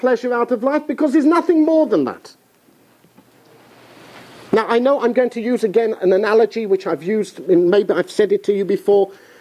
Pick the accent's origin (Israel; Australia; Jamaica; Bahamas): Israel; has visited where I come from Eretz Yisrael, from the land of Israel.